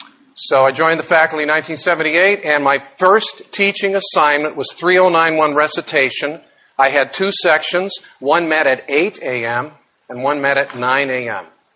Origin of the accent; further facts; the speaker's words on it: Canada; born there; moved away as an adult; I was born in Canada.